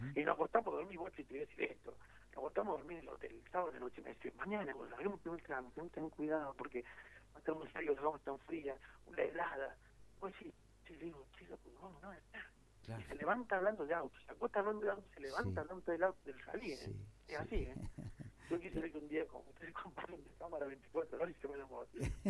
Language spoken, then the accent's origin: Spanish; San Luis, Argentina; somos varios equipos, somos de San Luis, entonces sí.